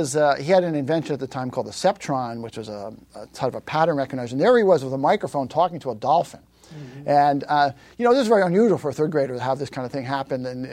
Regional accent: Long Island, New York, United States; born there; I was born on Long Island in New York.

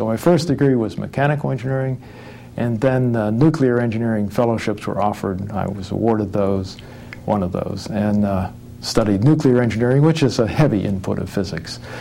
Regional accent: Pennsylvania, United States; also born or lived in Greensburg; I was born in Greensburg, Pennsylvania. Mm-hmm. And then my parents moved to Pittsburgh, so I grew up just north of Pittsburgh.

